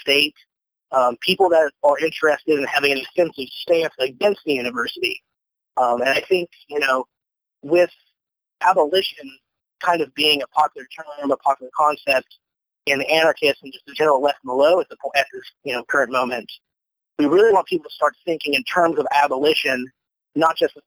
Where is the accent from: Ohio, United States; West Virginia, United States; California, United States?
West Virginia, United States; I'm from West Virginia.